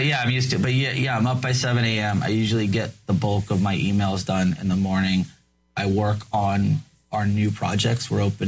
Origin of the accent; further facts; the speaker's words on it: Los Angeles, California, United States; I was from Los Angeles, so it was good that I combined all these worlds and I created a business out of it in college.